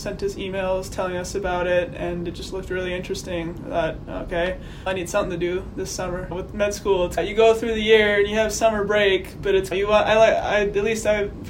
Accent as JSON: {"language": "English", "town": "St. Paul", "region": "Minnesota", "country": "United States", "said": "I'm from St. Paul, Minnesota."}